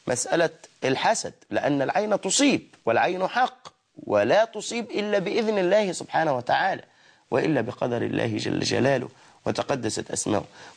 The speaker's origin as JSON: {"language": "Arabic", "country": "Egypt", "said": "ولا احنا مثلا كمصريين منا من يقول هذه العباره"}